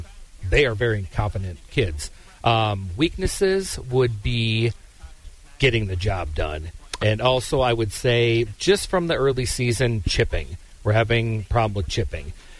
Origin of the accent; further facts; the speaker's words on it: Michigan, United States; I grew up in Michigan. Golf was a fall sport, so we got to practice all summer.